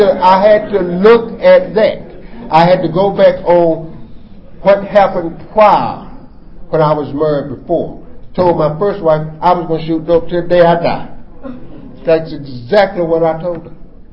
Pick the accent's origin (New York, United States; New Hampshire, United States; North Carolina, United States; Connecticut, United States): North Carolina, United States; Raleigh; moved away as an adult; And I left my hometown, someplace where and we always talk about the inside change. I left Raleigh far enough that if I really wanted to get back, I could have got on the highway and walked.